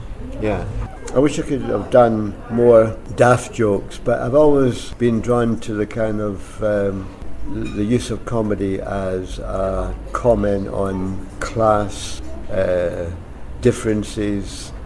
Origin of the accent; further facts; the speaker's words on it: Glasgow, Scotland, United Kingdom; I remember when I started talking about growing up in Glasgow, I came from slightly deprived background.